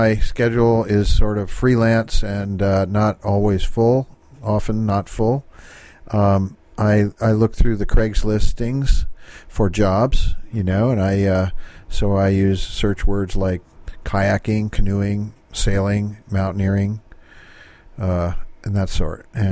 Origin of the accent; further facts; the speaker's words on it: Connecticut, United States; now in Greenwater, United States; Well, I'm from Connecticut originally, but I moved to Washington back in 1976.